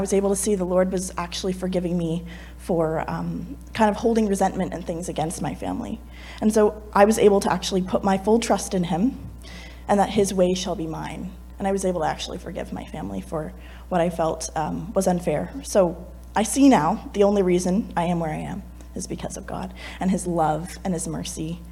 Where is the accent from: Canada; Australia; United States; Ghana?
Canada; Oakville, Ontario; I go to Queens for nursing. I was raised in Oakville, Ontario